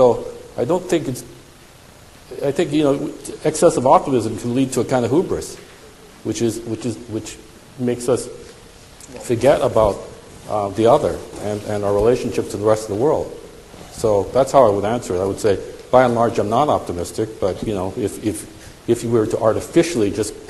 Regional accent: Canada; And so as a Canadian, it's kind of like we're on the right ship.

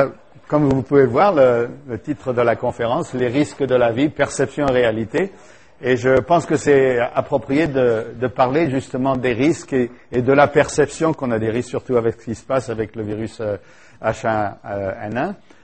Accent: France; Je viens de France

